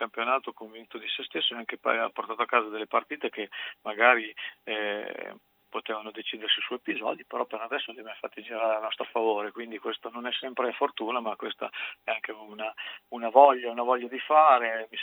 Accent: Parma, Emilia-Romagna, Italy; io sono nato a Parma, cresciuto nel Parma, esordito nel Parma, andavo in curva quando giocavo ancora nel settore giovanile del Parma, quindi sono parmigiano a tutti gli effetti e tifoso del Parma.

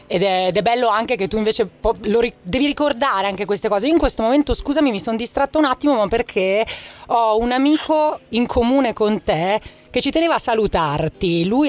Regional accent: Milan, Lombardy, Italy; io sono di Milano, sono, sì, nata non a metà anni 90, un po' prima.

